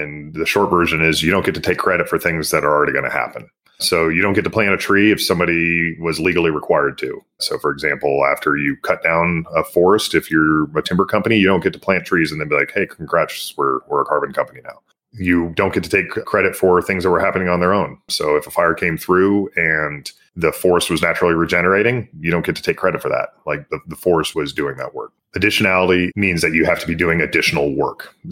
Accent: Boise, Idaho, United States; Yeah, so I grew up in Boise, Idaho

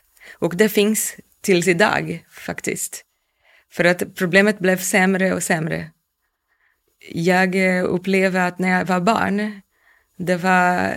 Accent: Niterói, Rio de Janeiro, Brazil; Swedish is a second language; moved away as an adult; now in Sweden; och jag kom till Sverige för 4 år sedan. Innan bodde jag i Brasilien. Jag kommer från Niterói som är i Rio de Janeiro. Jag bodde i Niterói tills jag var 22 år gammal. 23 kanske. Och då flyttade jag lite med min mamma till Rio.

